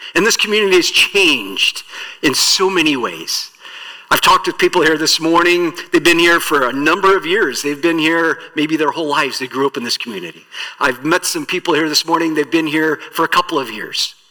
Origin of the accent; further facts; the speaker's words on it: Iowa, United States; I grew up in Iowa.